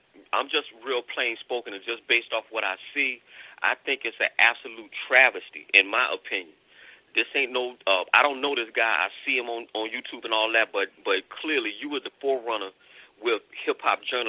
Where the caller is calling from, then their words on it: Philadelphia, Pennsylvania, United States; I'm calling from Philadelphia.